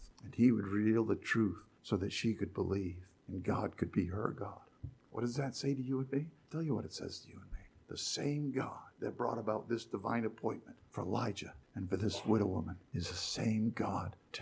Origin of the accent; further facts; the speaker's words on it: Massachusetts, United States; also born or lived in New Hampshire; now in Connecticut, United States; when I grew up where I grew up in Massachusetts and living in New Hampshire